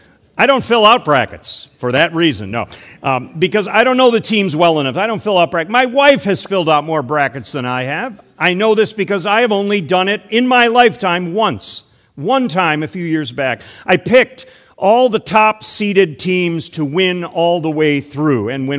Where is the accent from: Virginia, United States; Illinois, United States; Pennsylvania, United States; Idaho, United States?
Illinois, United States; You ran into the Fighting Illini, my home state, thank you.